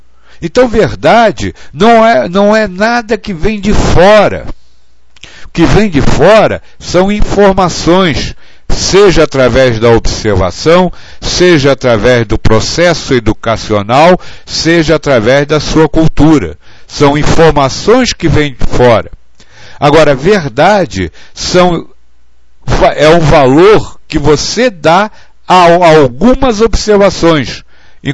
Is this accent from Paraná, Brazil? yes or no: no; Rio de Janeiro, Brazil; now in Rio das Pedras, Brazil; eu sou carioca, mas hoje estou morando numa cidade chamada Rio das Pedras, que fica a 8 quilômetros de Piracicaba, no interior de São Paulo, é região de Campinas.